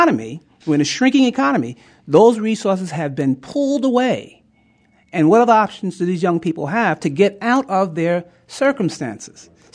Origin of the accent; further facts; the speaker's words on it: New York City, New York, United States; You know, I grew up in New York City. Grew up very poor in New York City.